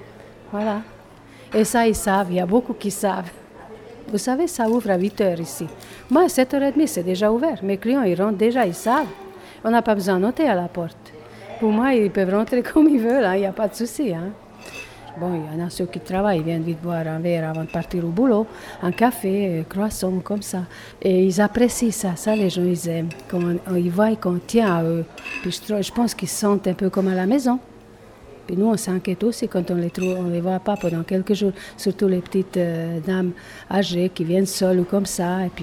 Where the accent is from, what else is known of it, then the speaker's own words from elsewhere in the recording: Bosnia & Herzegovina; French is a second language; now in Switzerland; Il y a, moi-même, je viens de Bosnie.